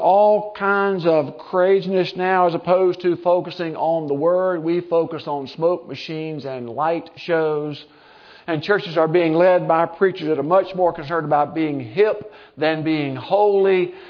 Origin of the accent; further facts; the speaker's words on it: United States; particularly I'm an American, so I can talk about Americans.